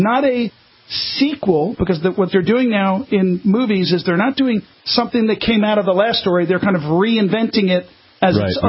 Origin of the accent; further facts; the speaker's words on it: Massapequa, New York, United States; I'm from Massapequa. What am I talking about?